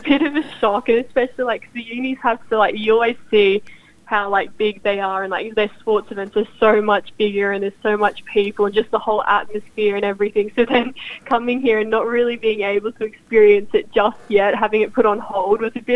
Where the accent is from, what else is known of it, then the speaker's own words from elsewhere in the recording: Maryborough, Australia; They're living back in Maryborough, my hometown, still.